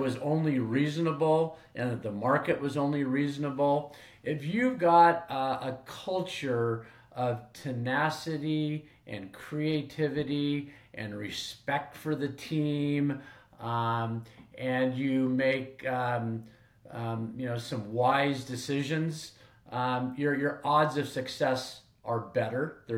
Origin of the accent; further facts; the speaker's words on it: Spokane, Washington, United States; also born or lived in Seattle / East Coast; I grew up in Spokane, but I spent a number of years in Seattle on the East Coast and came back here